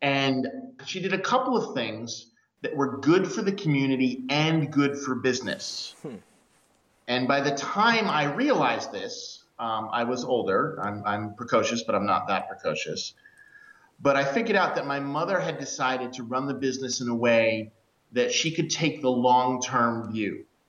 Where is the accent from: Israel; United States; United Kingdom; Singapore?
United States; Cape Cod, Massachusetts; I grew up in Cape Cod, Massachusetts, and the family business was a boatyard.